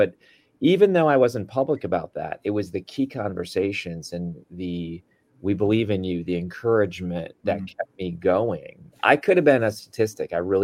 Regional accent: Waukesha, Wisconsin, United States; So I grew up in Wisconsin, and some people on my podcast might not even know the full story, but yeah, we switched over to Heritage Christian from a Catholic school. I did first through fifth grade at a small Catholic school in Waukesha, Wisconsin.

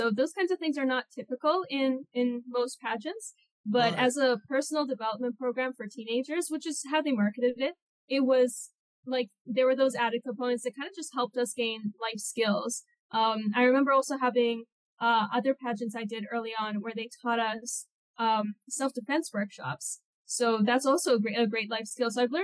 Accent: New Westminster, British Columbia, Canada; my hometown had a beauty pageant, so it was the Miss New Westminster pageant.

